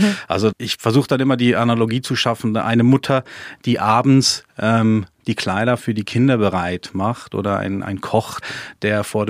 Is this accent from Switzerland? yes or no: yes; Switzerland; ich bin Schweizer